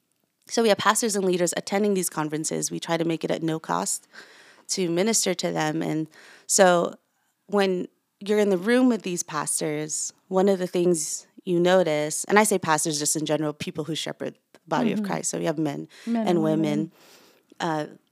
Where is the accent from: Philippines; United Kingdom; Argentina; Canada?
Philippines; now in United States; Philippines, that's where I, as I'm learning to be a person raised by Filipino-American parents, I was also in my home country. So I was both equally Filipino and American.